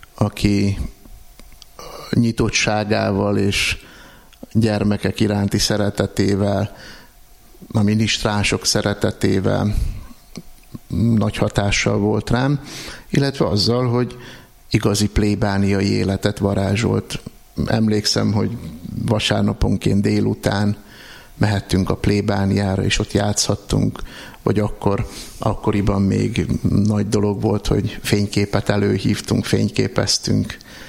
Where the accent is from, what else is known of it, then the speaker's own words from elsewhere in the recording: Felsőgöd, Pest, Hungary; Felsőgödön.